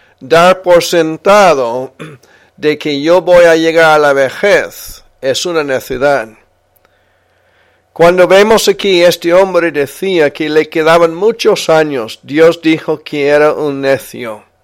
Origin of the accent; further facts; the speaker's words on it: Spain; now in United States; Cuando venimos de España en el año 2000, vivíamos 3 años cerca de Esparta, aquí en Tennessee.